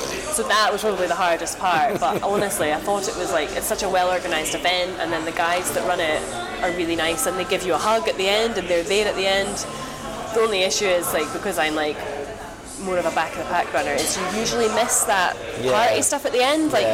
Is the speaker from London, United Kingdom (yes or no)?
no; Turriff, Scotland, United Kingdom; I'm actually originally from Turriff.